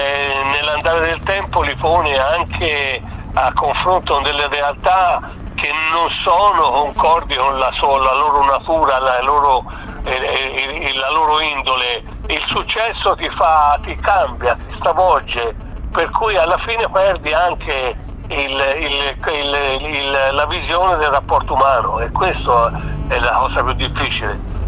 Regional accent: Tuscany, Italy; anche se io sono toscano e gli altri sarebbero stati tutti milanesi

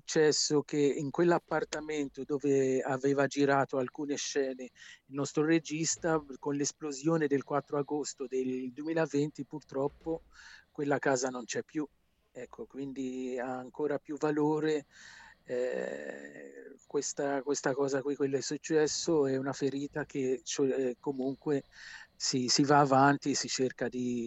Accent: Tuscany, Italy; accent: Aretino/Chianino; Aretino, Chianino, infatti qui a Siena riconoscono il mio accento, mi dicono non toscano, mi dicono sei di Arezzo

